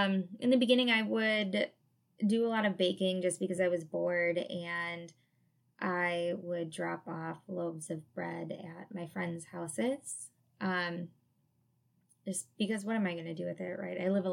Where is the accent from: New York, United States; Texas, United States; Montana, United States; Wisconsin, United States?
Wisconsin, United States; And I'm from Wisconsin. Like, I'm a cheese snob.